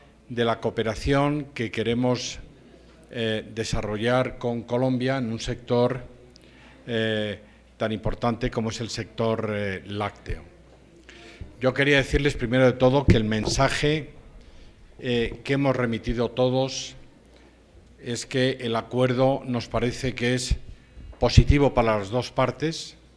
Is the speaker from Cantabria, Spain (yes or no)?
yes; Santander, Cantabria, Spain; Yo soy de Santander, de la comunidad de Cantabria, que es precisamente una comunidad que vive fundamentalmente de la agricultura, de la ganadería y del sector lácteo